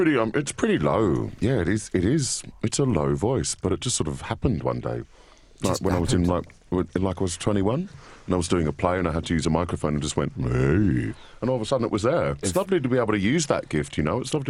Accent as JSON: {"language": "English", "country": "Australia", "said": "Maybe it's because I'm from Australia, and Australians like tend to talk up there and like everything."}